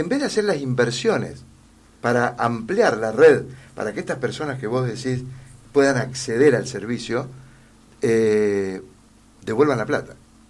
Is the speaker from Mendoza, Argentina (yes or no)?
yes; Mendoza, Argentina; para nosotros como mendocinos.